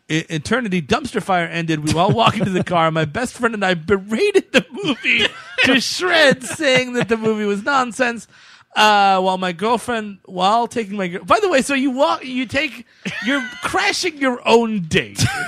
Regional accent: Charlotte, North Carolina, United States; from Charlotte.

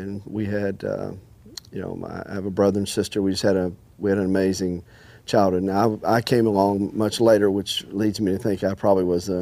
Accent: Dalton, Georgia, United States; I grew up in Dalton, Georgia, a couple hours down the road.

